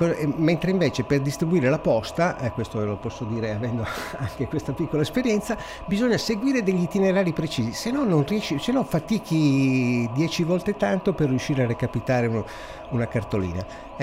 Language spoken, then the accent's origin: Italian; Nuoro, Sardinia, Italy; born there; essendo io ormai prossimo ad arrivare, sono da Milano tornati a Nuoro per pochi giorni e mi hanno così dato i natali a Nuoro